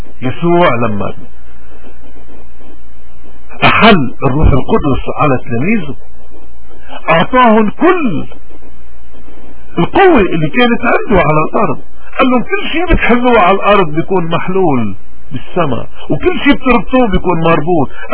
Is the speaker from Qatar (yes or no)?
no; Lebanon; وعندنا بلبنان عندنا عطاء الأرض القداسي